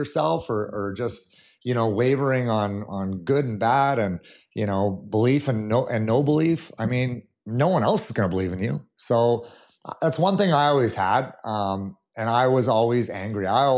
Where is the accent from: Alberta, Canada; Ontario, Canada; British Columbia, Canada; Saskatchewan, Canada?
Alberta, Canada; Edmonton; play for the Edmonton Oilers back in the day. I really would have. I mean, that's my hometown.